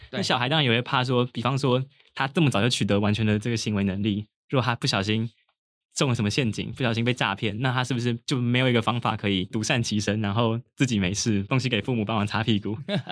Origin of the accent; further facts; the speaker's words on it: Taipei, Taiwan; 因为我老家在台北，所以我其实还是住家里。